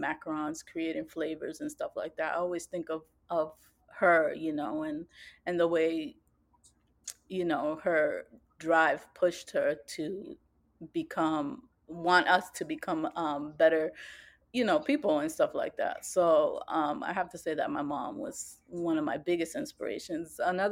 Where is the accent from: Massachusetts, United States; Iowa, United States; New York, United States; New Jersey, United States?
Massachusetts, United States; Boston; now in Boston, United States; But just seeing her hustle and drive, we grew up in Roxbury, I'm pretty sure you know.